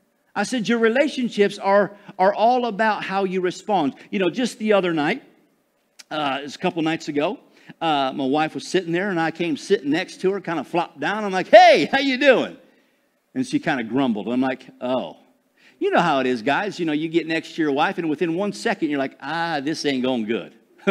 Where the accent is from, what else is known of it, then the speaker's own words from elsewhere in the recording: Michigan, United States; Everybody asks me, say, where are you from? I'm from Michigan. You ain't from Michigan. I'm like, yes, I am. I just hang around these Southern guys, you know, and I start talking Southern.